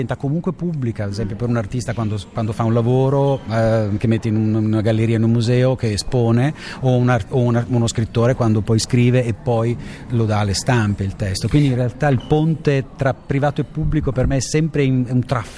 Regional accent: Belluno, Veneto, Italy; also born or lived in Bolzano; now in Genoa, Italy; Sono di Genova, non sono genovese, ma vivo a Genova da molto tempo. E sì, in realtà sono veneto, vengo da Belluno, il mio cognome è bellunese. Mio padre era del nord-est, no? Quindi Belluno, poi trasferito a Bolzano

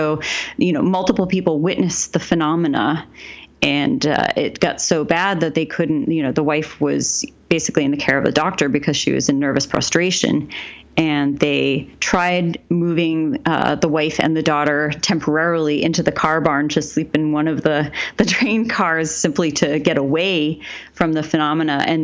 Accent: Portland, United States; The house I grew up in here in Portland

